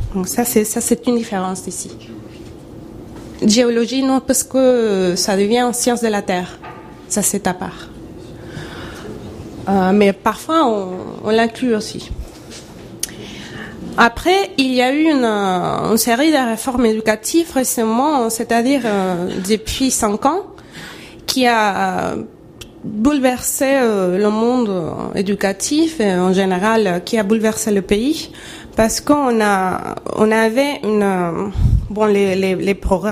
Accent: Venezuela; French is a second language; ce qu'on fait chez nous au Venezuela

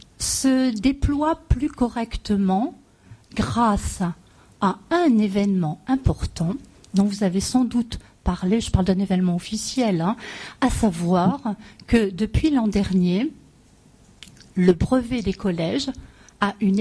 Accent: Hauts-de-France, France; J'interviens souvent, puisque je viens du Nord.

